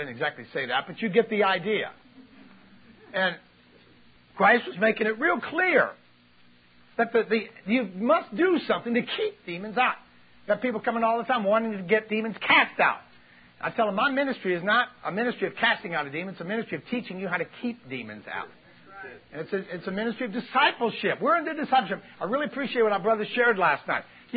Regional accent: United States; Is anybody here with me? Come on. I'm an American.

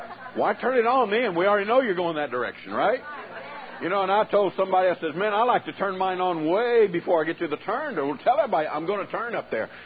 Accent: San Antonio, Texas, United States; You know, I'm from San Antonio, Texas.

